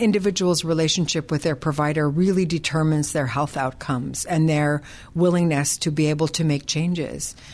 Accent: Aniak, Alaska, United States; also born or lived in Bethel; like I had growing up in Bethel and Aniak

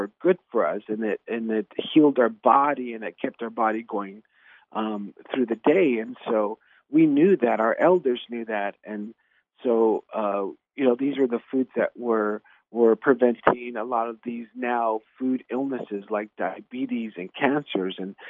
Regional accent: Arizona, United States; Yeah, you know, again, I'm from Arizona, from the Tonawanda Nation, and we're probably the second largest land mass-based tribe in the country.

